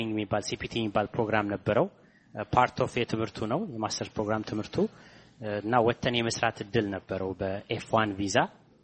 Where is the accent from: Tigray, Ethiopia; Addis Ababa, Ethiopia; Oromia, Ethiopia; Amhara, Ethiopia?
Amhara, Ethiopia; moved away as an adult; እኔ ተወልጄ ያደግኩት ወሎ ውስጥ ነው፣ ደቡብ ወሎ ተንታ የሚባል አካባቢ።